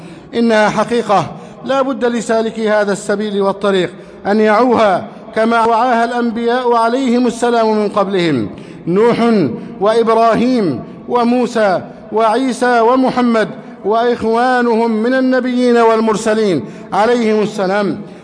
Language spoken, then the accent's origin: Arabic; Egypt; اللهم احفظ بلدنا مصر واجعله أمنا أمانا، سخاء رخاء، وسائر بلاد المسلمين